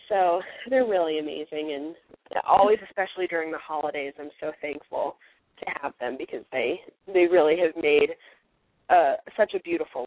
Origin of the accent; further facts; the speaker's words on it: Iowa, United States; As much as I loved growing up in Iowa, since I've always lived here